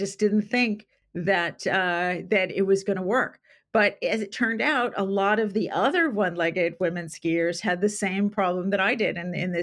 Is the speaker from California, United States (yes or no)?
yes; San Diego, California, United States; I grew up in San Diego where there's no snow. So I had to move away to train, move away from my family.